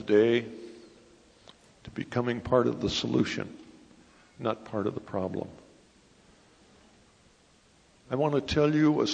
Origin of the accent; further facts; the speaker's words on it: Montana, United States; Do you remember, I came from Montana. Montana is not the hotbed of vegetarianism.